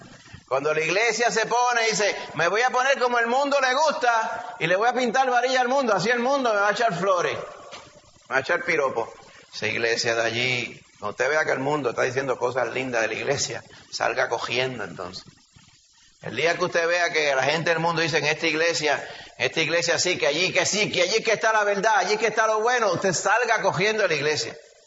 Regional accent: Añasco, Puerto Rico; Ah, pues nosotros somos de Añasco, sabemos de lo que estamos hablando.

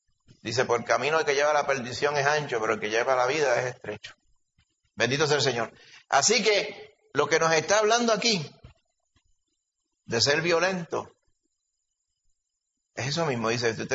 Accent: Puerto Rico; Aparte de nosotros como puertorriqueños pensar que era un listo.

